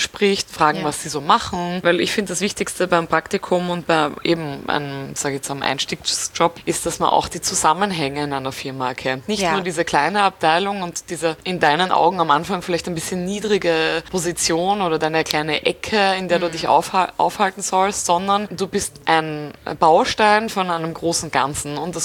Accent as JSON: {"language": "German", "country": "Austria", "said": "Genau, Arbeit sehen heißt das bei uns in Österreich."}